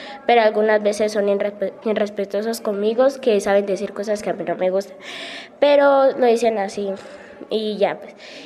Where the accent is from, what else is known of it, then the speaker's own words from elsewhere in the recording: Popayán, Cauca, Colombia; Estoy en el grado séptimo B. Tengo 14 años. Soy de aquí de Popayán, pero yo tengo familiares en Nariño, que es la mamá de mi mamá. Soy una persona afrocolombiana.